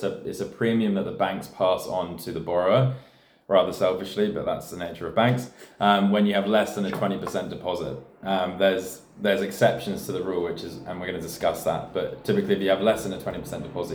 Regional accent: England, United Kingdom; now in Australia; I'm from England initially, but I've been here for 6 years.

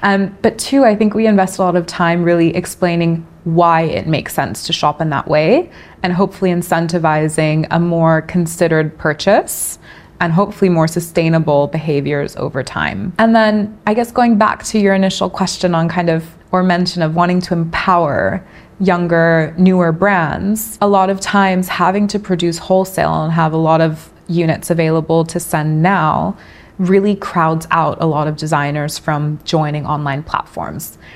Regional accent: Mexico; because I was from Mexico and I thought, okay, there was clearly a lot of, you know, interest in Latin fashion at the time

